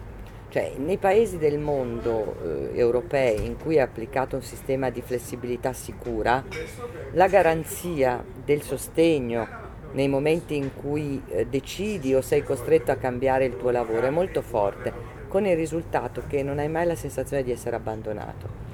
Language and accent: Italian; Milan, Lombardy, Italy; born there; Sono nata a Milano